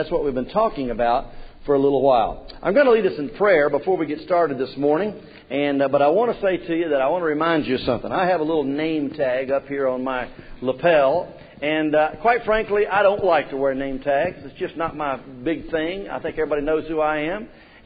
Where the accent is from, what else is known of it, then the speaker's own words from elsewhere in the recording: Memphis, Tennessee, United States; moved away; I was born and raised in Memphis, and it really, really gets hot down there.